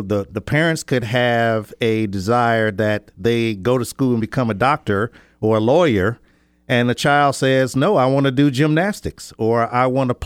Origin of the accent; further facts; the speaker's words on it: Detroit, Michigan, United States; Of course, I grew up in Detroit, and having a lot of experiences with respect to the civil rights movement.